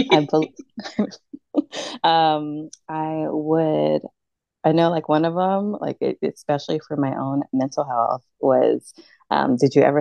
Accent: San Antonio, Texas, United States; I did move around a lot as a kid, too. I stayed, I'm from Central San Antonio. So I moved around a lot.

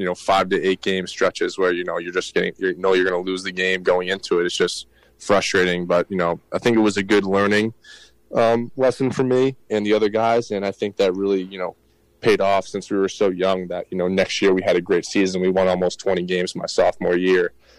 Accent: Massachusetts, United States; I grew up in Massachusetts, went to Central Catholic High School in Lawrence, Mass.

